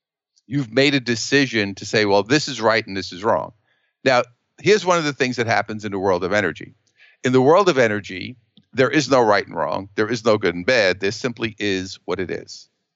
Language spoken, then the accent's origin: English; New York, United States; Being a New Yorker originally, a lot of our life revolved around mass transit, and we had to take trains